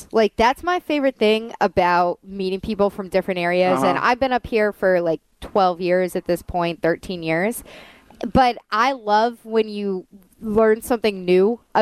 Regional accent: Washington, District of Columbia, United States; And where I grew up around D.C., people always called cigarettes jacks.

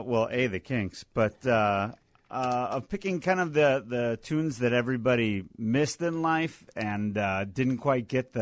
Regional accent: Park Ridge, Illinois, United States; From northwest suburbs of Chicago, Park Ridge.

